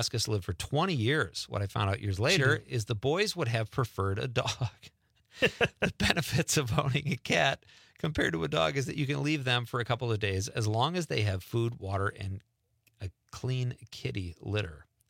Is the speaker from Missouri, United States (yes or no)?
no; Milwaukee, Wisconsin, United States; now in Marinette, United States; That's like me saying I'm from Milwaukee, and I live in Marinette.